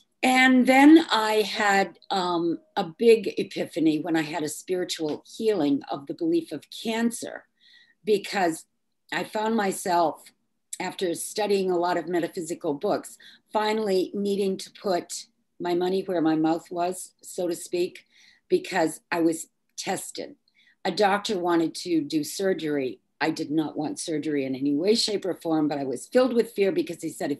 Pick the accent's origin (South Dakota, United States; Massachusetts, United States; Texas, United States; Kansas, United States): Massachusetts, United States; Westport; I'm from Westport, Massachusetts, and I was born the same year as our president, Donald Trump. I was born in 1946.